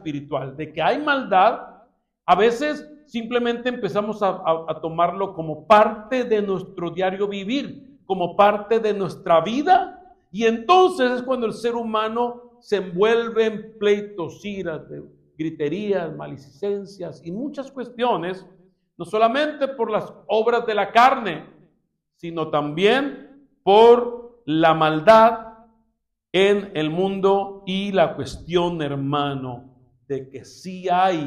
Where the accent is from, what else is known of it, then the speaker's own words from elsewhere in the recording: Tijuana, Baja California, Mexico; Yo recuerdo que en mi iglesia donde yo crecí, en Tijuana, en México